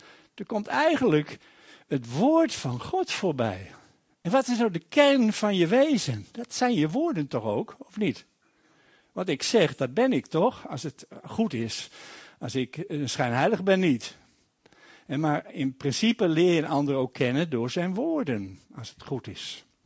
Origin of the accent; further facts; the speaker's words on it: Netherlands; Ik ben ook gewoon een Nederlander die cultuur zo heeft.